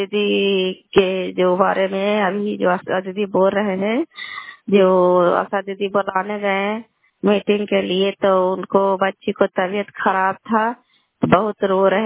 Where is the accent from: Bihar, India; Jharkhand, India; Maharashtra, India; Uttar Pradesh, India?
Bihar, India; Kalyanpur; घर कल्याणपुर वाली बेलसी पंचायत प्रखंड चंडी जिला लालनंदा का निवासी हूँ।